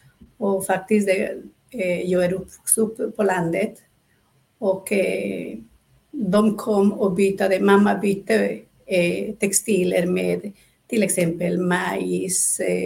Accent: Peru; moved away as an adult; now in Sweden; Jag har levt till jag var 26 år i Peru. Sen flyttade jag hit. Men jag har uppväxt i den här tradition med healing

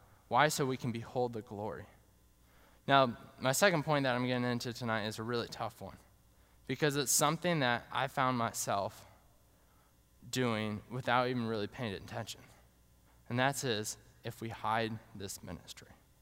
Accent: New Hampshire, United States; Now, I grew up in New Hampshire, and so in the hot summer times, when it reached about 65 degrees, we would all be coming back in sweating

